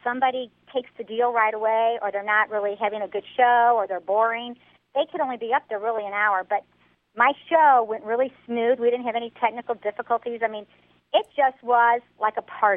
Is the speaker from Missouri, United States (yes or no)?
yes; St. Louis, Missouri, United States; I'm just curious. I'm from St. Louis. I'm a career person.